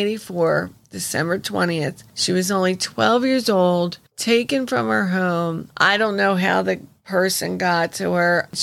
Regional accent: Wildwood, New Jersey, United States; That's where my aunt, I grew up in Wildwood since I was zero. I mean, when I was born, I was going to Wildwood.

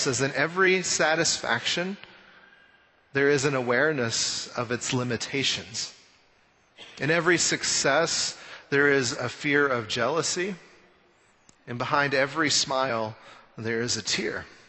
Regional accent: Amarillo, Texas, United States; now in Austin, United States; I think about growing up in Amarillo, Texas in the Panhandle.

